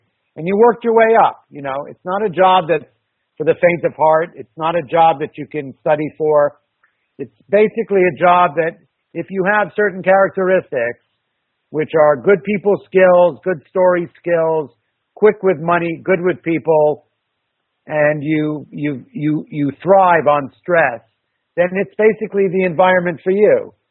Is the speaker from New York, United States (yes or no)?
yes; New York City, New York, United States; Well, I grew up in New York City. My parents are actually Eastern European. They are Holocaust survivors. They came to New York in 1950. So I grew up here on the Upper West Side in New York.